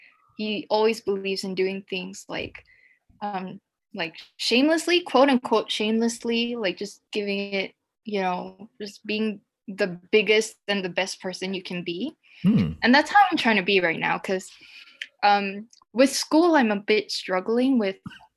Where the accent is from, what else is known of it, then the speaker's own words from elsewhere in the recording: Singapore; English is a second language; Like, I don't know what Singaporeans say is their native language, but compared to people from like America or the UK, where, you know, they grow up speaking English and only English, like we grow up speaking Singlish, Chinese.